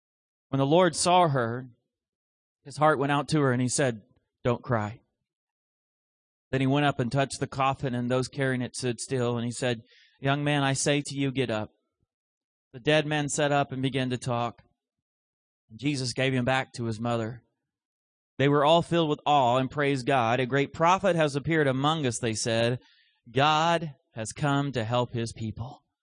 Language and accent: English; Southern United States, United States; accent: Southern; sorry, I'm a Southern preacher, and I count on crowd participation, okay? Can you understand with my accent this morning?